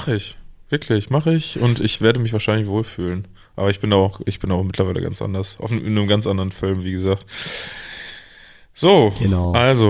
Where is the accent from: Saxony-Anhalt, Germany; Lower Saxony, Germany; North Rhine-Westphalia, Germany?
North Rhine-Westphalia, Germany; ich komme aus dem Münsterland, hier ist es das genaue Gegenteil der Fall.